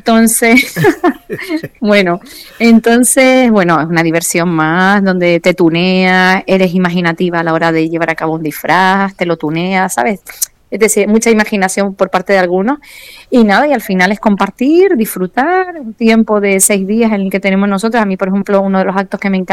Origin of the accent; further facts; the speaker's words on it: Mogán, Canary Islands, Spain; en la plaza del pueblo de Mogán, que es donde yo nací y me crié